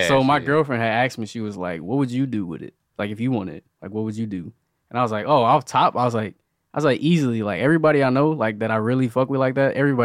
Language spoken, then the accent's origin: English; Petersburg, Virginia, United States; So yeah, I'm from a super small town and. Petersburg, Virginia. And I'm going to be like, dog, I can change the landscape because I grew up there.